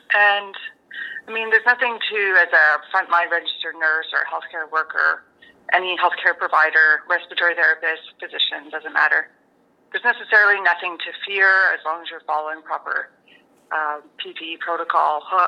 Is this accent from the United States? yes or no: no; Mattawa, Ontario, Canada; the community I grew up in Mattawa, and also in North Bay where I worked and went to school